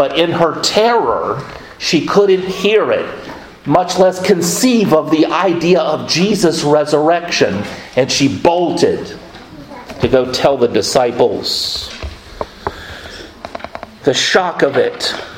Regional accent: Florida, United States; an old family friend from my hometown in North Florida, 750 miles away

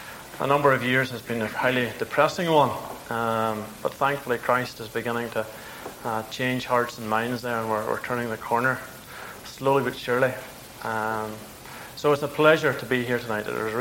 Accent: Northern Ireland, United Kingdom; Born in Ireland. I was born in the Reformed Presbyterian Church in Ireland. Brought up in the Reformed Presbyterian Church in Ireland, the Ballylagan congregation.

